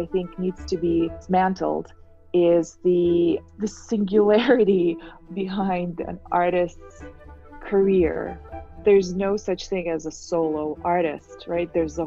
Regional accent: Russia; now in Miami, United States; I grew up in Russia

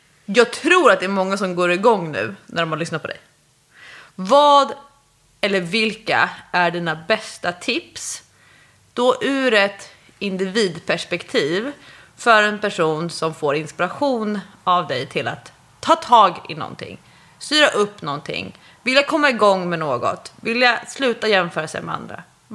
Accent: Norrland, Sweden; varning, jag är ju norrlänning

